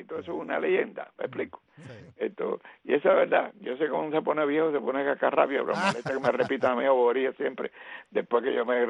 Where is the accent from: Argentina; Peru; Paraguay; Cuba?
Cuba; Sancti Spíritus; yo nací en el Central Escambray, entonces iba al colegio en Fomento, pero no soy de Fomento.